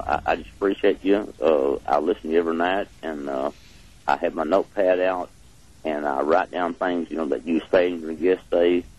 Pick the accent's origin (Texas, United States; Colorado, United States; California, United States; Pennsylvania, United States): Texas, United States; Galveston; I'm from Galveston.